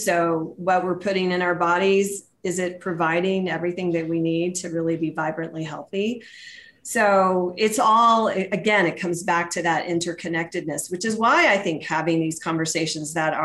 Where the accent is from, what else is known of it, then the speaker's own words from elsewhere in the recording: Southern United States, United States; I grew up in the Protestant, and I was in the South, which was the Bible Belt sort of realm.